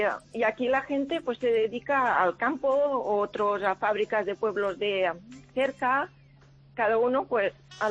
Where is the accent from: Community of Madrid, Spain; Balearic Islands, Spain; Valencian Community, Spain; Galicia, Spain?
Valencian Community, Spain; Otos; Mira, yo soy de Otos, de la provincia de Valencia, un pueblo que no llega a los 500 habitantes.